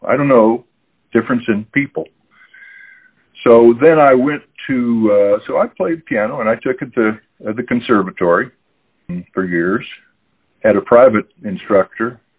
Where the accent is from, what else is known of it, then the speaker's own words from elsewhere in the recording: Kansas City, Missouri, United States; I was born in Kansas City, Missouri. I lived here most of my life, except for a year and a half or 2 years.